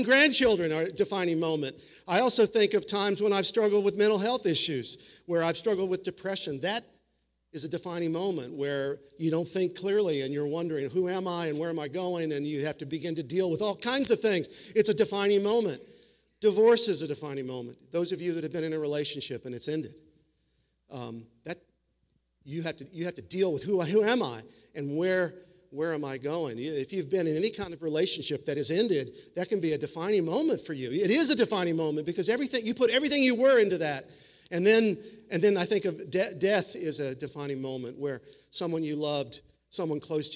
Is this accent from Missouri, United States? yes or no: yes; Missouri, United States; I grew up in Missouri. My family was German on one side and Irish on the other.